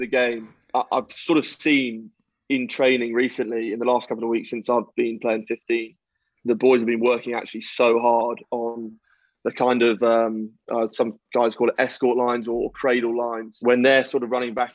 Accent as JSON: {"language": "English", "region": "Scotland", "country": "United Kingdom", "tie": "born there", "said": "I'm more English than half the Quins squad. I was born in Scotland and I have Scottish heritage."}